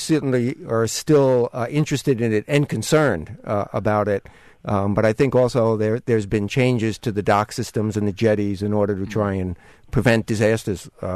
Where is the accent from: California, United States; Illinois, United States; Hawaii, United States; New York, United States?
New York, United States; accent: New York; Given my New York accent, I could easily blame it on that.